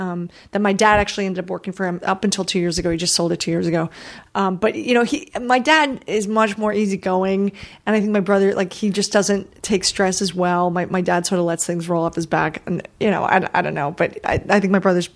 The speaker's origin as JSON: {"language": "English", "country": "Ireland", "said": "And then I have come to make peace with it and actually enjoy it and realize that it's part of being Irish. It's part of who we are."}